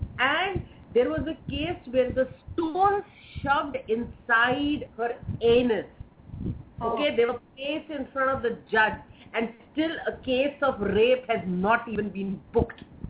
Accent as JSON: {"language": "English", "region": "North India", "country": "India", "lives_now": "Mumbai, India", "said": "So I come from North India, which is deeply patriarchal. Right now, I call myself a Bombayite."}